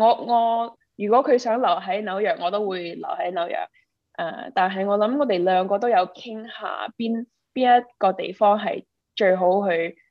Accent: Markham, Ontario, Canada; 我其實是在郊區長大的。所以 Markham都是屬於一個郊區嚟嘅。現在我住緊嘅地方，我想是 consider 細鎮仔。

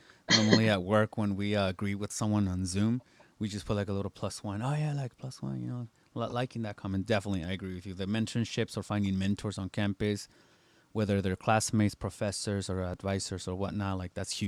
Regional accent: Salinas, California, United States; I definitely connect with what you're sharing because I come from Salinas, California. So it's a very, I would say, heavy on the Latinx community there. It's a large immigrant community, predominantly Mexican. My family's Mexican too

